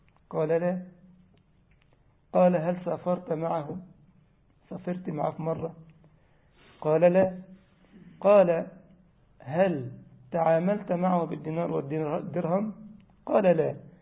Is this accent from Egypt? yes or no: yes; Egypt; زي ما بيقولوا عندنا في مصر، في الوش مراية وفي القفص اللاية